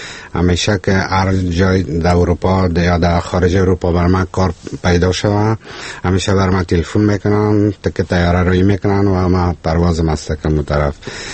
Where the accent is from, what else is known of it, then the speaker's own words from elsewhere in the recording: Kabul, Afghanistan; نه، من خودم از کابل هستم.